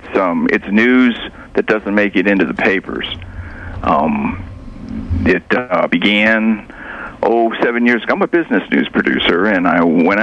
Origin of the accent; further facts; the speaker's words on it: California, United States; Well, I'm from California, and while the rest of the U.S. thinks we're pretty weird, we have never heard of a place where drugs and or money regularly rain from the skies.